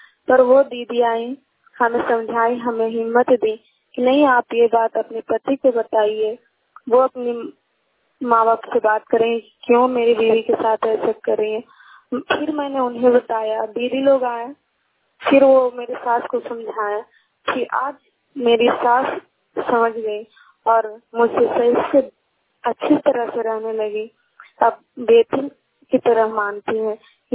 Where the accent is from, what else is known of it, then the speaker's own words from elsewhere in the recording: Mohan Khanda, Bihar, India; मैं मोहन खंडा की रहने वाली हूँ, पोस्ट पेलमोर थाना हरनौत है।